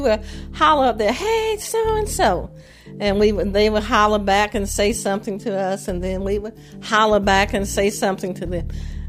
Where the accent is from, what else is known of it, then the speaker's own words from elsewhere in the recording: Missouri, United States; I was born on the Ville. I grew up on Cope Brilliant. And so then we moved from 4300 Cope Brilliant to 4218 East North Market, which was around the corner from Homer Phillips Hospital.